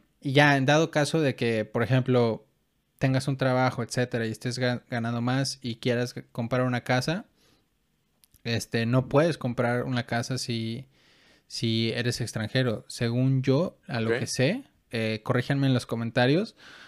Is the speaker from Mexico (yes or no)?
yes; Mexico; Sí, pero como mexicanos sí